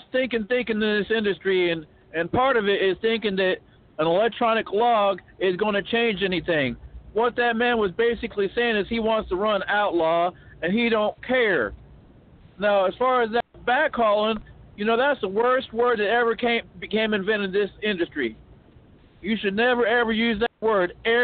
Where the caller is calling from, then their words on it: Bryant, Arkansas, United States; I'm calling from Bryant, Arkansas.